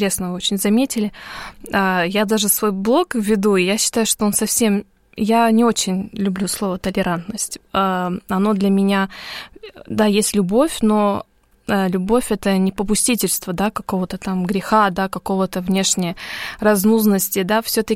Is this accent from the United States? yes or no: yes; California, United States; accent: Californian; first language English; Russian is a second language; хотя у меня, конечно, не британский акцент, я могу его сделать, но у меня калифорнийский такой акцент, американский